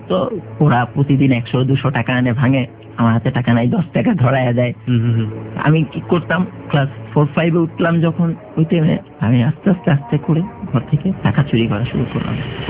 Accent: Dhaka, Dhaka Division, Bangladesh; আমার জন্ম ঢাকা ক্যান্টনমেন্টে, তো ছোটবেলা থেকে আমি ওখানে পড়াশোনা করেছি।

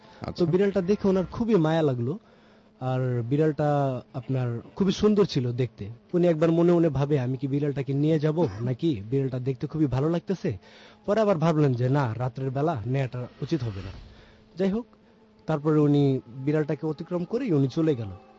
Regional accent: Dhaka, Dhaka Division, Bangladesh; আমি মগবাজার থেকে এসেছি।

